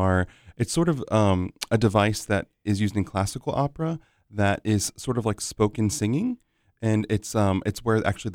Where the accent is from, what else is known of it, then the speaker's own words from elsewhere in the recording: Orlando, Florida, United States; Well, I grew up right here in Orlando, Florida, and my mother owned a karaoke bar called Big Daddy's.